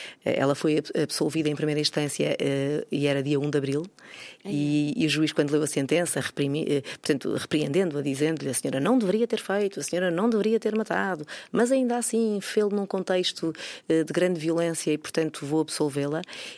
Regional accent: Norte, Portugal; now in Lisbon, Portugal; Eu sou do Norte com muita honra de ter crescido num ambiente pequeno e gosto imenso de viver em Lisboa. Vivo em Lisboa há muito mais anos do que aqueles que vivi no Norte.

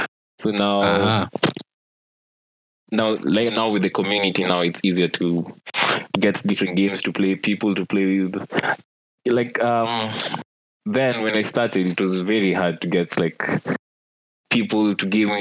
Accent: Kenya; I'm a Kenyan gamer and community organizer.

